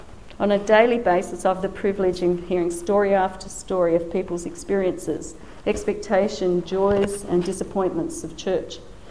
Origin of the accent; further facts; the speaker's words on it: Tasmania, Australia; I grew up in Tasmania, and rural Tasmania